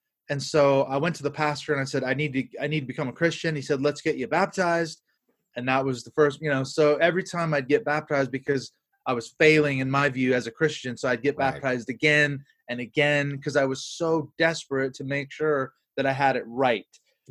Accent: Seattle, Washington, United States; moved away as an adult; now in United Kingdom; Well, I was raised in Seattle, Washington. I live here in the UK now. We've been here about 14 and a half years. I actually came over here to do a PhD.

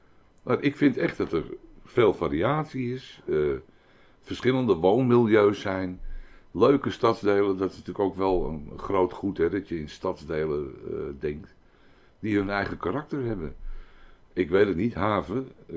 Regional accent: Amsterdam, North Holland, Netherlands; born there; ik ben in Amsterdam geboren, maar Almere is in mij geboren.

